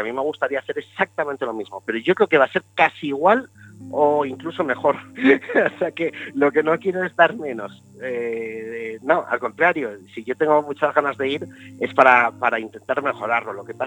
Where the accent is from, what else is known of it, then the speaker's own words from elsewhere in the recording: Galicia, Spain; Es la primera vez que lo hago en Galicia, aunque yo soy gallego.